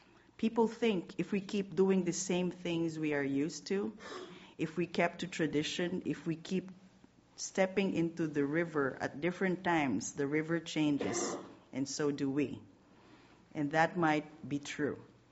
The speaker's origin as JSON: {"language": "English", "country": "Philippines", "said": "So I come from the Philippines, where you can find the only UU congregations outside the United States, all 28 of them."}